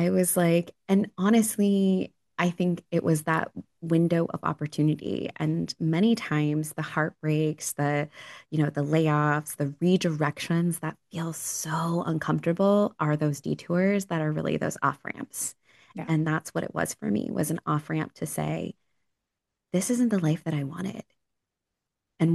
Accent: Colorado, United States; I grew up in Colorado, avid hiker

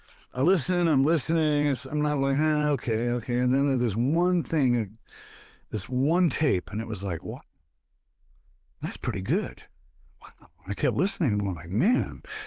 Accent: Detroit, Michigan, United States; born there; I used to go see her when I lived in Detroit for a while. I was born in Detroit.

